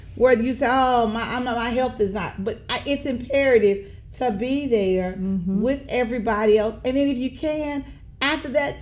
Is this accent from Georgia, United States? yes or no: no; Memphis, Tennessee, United States; and not just Memphis, Sam, I'm from Memphis.